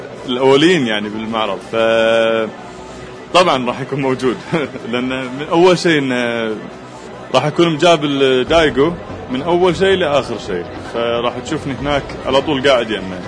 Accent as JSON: {"language": "Arabic", "country": "Kuwait", "said": "مشكلتنا إحنا بس من الكويت قلت لك ما عندنا إكسبرينس"}